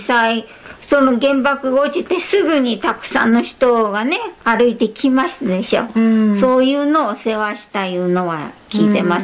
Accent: Hiroshima, Japan; also born or lived in Fukuyama; 私は福山で生まれて、まあ広島の福山いうところで生まれて、それでそれからすぐぐらいに草津へ変わって

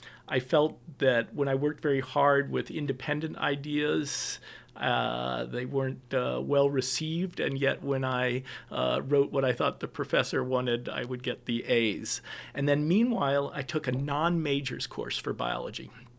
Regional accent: Chapel Hill, North Carolina, United States; So I really spent most of my childhood growing up in Chapel Hill.

